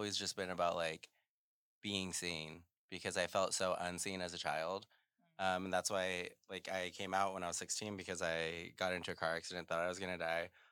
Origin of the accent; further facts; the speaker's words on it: Caldwell, Idaho, United States; moved away; I was born and raised in Caldwell.